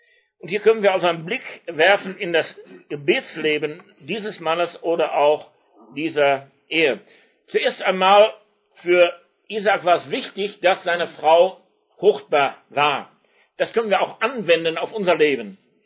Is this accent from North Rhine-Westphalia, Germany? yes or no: yes; Wuppertal, North Rhine-Westphalia, Germany; ich bin in der Nachkriegszeit aufgewachsen, 1946 geboren, der Krieg war zu Ende, Deutschland lag in Trümmern